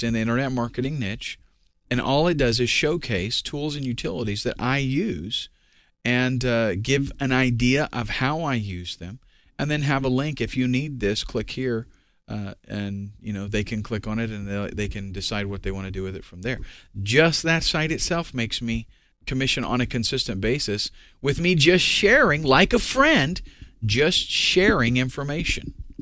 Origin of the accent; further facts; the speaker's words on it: the South, United States; but I'm from the South, and I can't make myself do it. So I say niche.